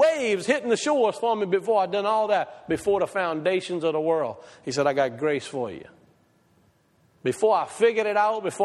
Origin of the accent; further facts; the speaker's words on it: Tiger Pass, Louisiana, United States; So guys like me, I'm a fisherman. I grew up on Tiger Pass. I'm nothing from nowhere.